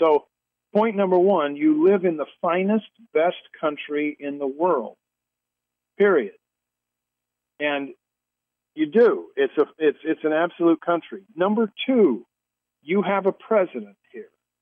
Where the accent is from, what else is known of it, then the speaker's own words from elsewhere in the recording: Utah, United States; I was raised out in Utah.